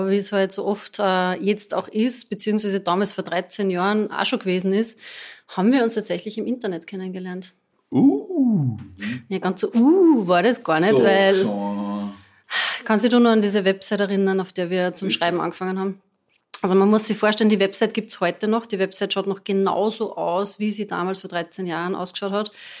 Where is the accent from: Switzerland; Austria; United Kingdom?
Austria; Salzkammergut; ich bin ja wirklich im Salzkammergut aufgewachsen